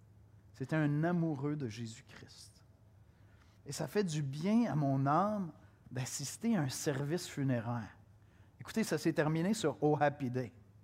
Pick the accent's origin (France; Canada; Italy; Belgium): Canada; born there; Moi, je suis né au Canada. C'est un bon pays où naître.